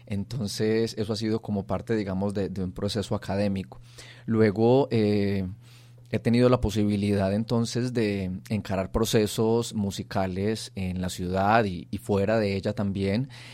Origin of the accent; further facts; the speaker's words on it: Palestina, Caldas, Colombia; en el municipio de Palestina, concretamente, de donde soy oriundo.